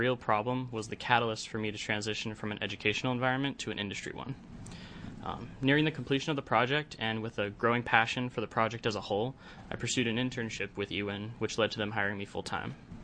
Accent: Nevada, United States; I'm originally from Nevada

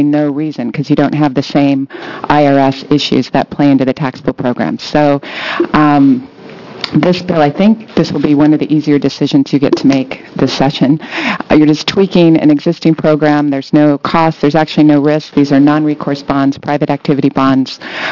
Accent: Redmond, Oregon, United States; I'm from Redmond, Oregon.

